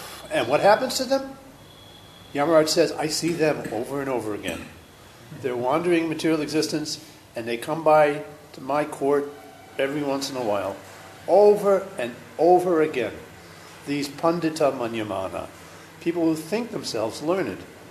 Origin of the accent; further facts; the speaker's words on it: United States; I may be an American, I have an American passport, and I think I'm an American. That's right, I am an American.